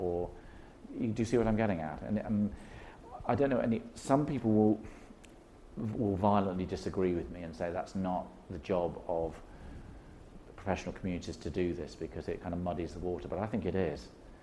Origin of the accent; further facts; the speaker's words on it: Germany; accent: German; English is a second language; My German accent's a very good accent. I have to do a very good job. Because we believe we're a strong country.